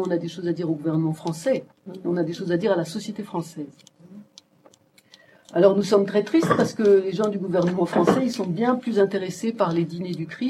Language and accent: French; France; moi je suis française, nous sommes ici en Europe